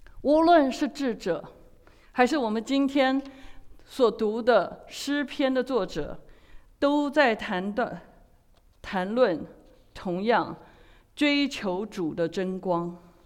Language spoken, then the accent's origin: Chinese; China; 我们中国人提到新年新希望，时常想到的是对外在得到的盼望